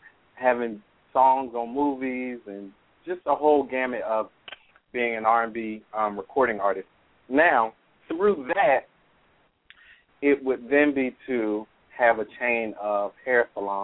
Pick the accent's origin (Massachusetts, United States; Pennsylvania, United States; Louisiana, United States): Pennsylvania, United States; Philadelphia; Because I'm from North Philly. I'm from one of the roughest neighborhoods in North Philly. I went to the worst high school in North Philly, and I made it out.